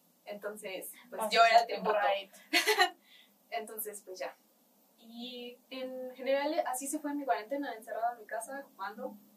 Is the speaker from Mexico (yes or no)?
yes; Tlaxco, Puebla, Mexico; Tlaxco, Puebla.